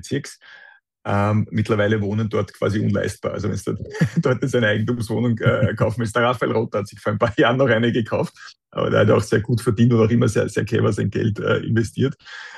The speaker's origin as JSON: {"language": "German", "region": "Vienna", "country": "Austria", "tie": "born or raised there", "said": "Ich bin in Kaisermühl aufgewachsen."}